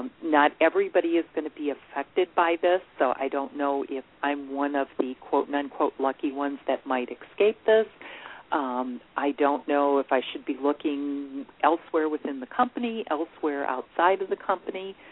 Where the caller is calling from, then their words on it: Cleveland, Ohio, United States; The Cleveland area, Cleveland, Ohio.